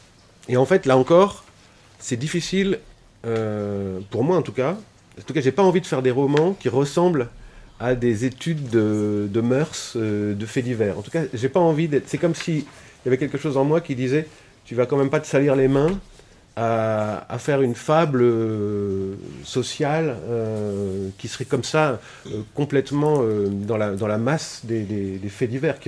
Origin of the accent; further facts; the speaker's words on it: Brest, Brittany, France; j'ai grandi à Brest, par exemple, donc déjà une ville de province.